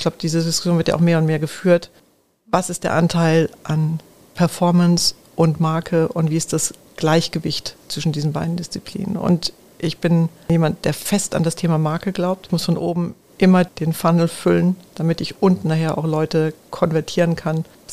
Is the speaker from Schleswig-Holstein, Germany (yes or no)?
yes; Heide, Schleswig-Holstein, Germany; born there; now in Munich, Germany; Und Heide bin ich geboren. Ich liebe den Norden Deutschlands total. Aber habe dazu jetzt kaum noch einen Bezug.